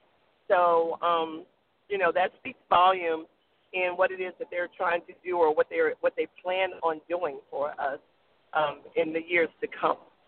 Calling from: North Carolina, United States; I'm calling from North Carolina.

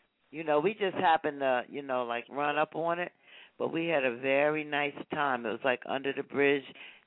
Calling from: New Brunswick, New Jersey, United States; Near Rutgers University, New Brunswick, New Jersey. But I'll be coming to Florida soon. I'm moving to Florida.

